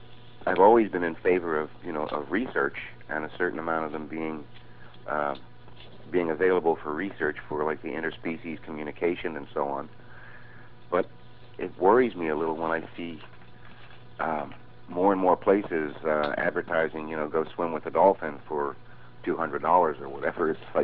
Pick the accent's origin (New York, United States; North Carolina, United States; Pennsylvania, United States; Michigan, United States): New York, United States; born there; I was born in New York. I was studying piano. I was 7 years old. My father was working for the railroad, and he had an accident and was basically incapacitated for several years.